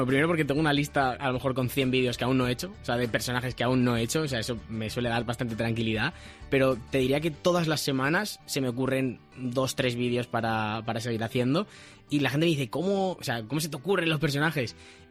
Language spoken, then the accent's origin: Spanish; Valencia, Valencian Community, Spain; Al ser de Valencia, me habló muchos creadores de contenido para venir.